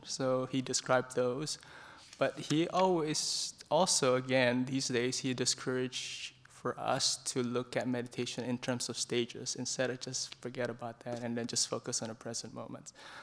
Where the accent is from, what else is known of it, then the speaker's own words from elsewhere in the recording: Jakarta, Indonesia; English is a second language; moved away; also born or lived in Ventura, United States; I'm from one of the monks from Bodhinyana Monastery. So I was born in Indonesia. That was a while back ago. And then I spent some time over there in Jakarta. And then I moved to the US, specifically the city Ventura.